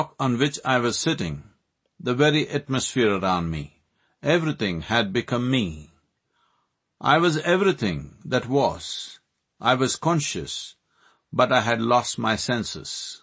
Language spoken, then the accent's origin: English; Mysore, Karnataka, India; born there